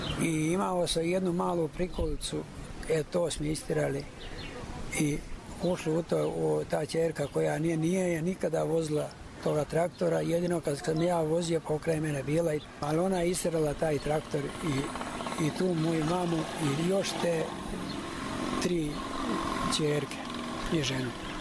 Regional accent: Veliki Gradac, Sisak-Moslavina County, Croatia; moved away; Ja sam iz opštine Gline, Veliki Gradac, to mi je rodno mjesto.

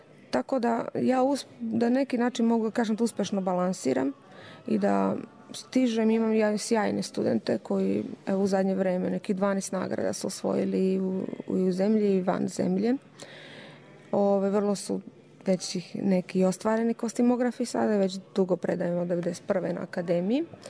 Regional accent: Požega, Šumadija and Western Serbia, Serbia; Pa ja naravno nikad ne zaboravljam odakle sam. Ja sam iz Užičke Požege.

